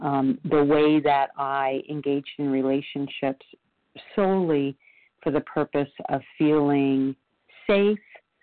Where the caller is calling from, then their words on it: Florida, United States; I'm calling from Florida.